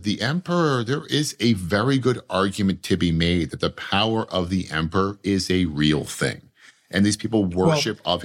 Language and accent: English; Philadelphia, Pennsylvania, United States; I grew up in Philadelphia with Italians to deal with it.